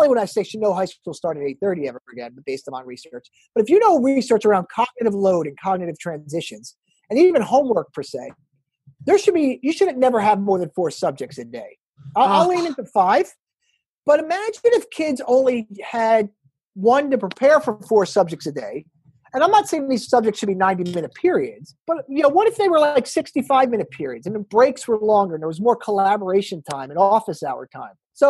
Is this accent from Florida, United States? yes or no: no; New Jersey, United States; I am from New Jersey. I'm a huge